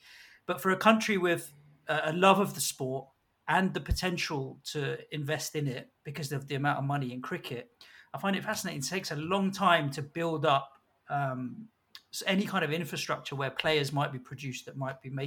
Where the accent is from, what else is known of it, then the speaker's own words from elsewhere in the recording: England, United Kingdom; I'm born and bred in England